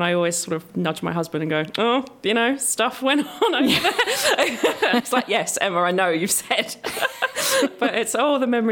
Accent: Billericay, East of England, United Kingdom; also born or lived in Basildon; I was born in Basildon Hospital and I grew up in Billericay. My parents are still there now.

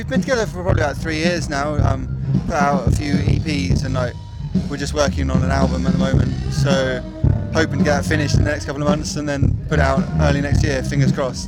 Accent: Isle of Wight, South East England, United Kingdom; We're from the Isle of Wight.

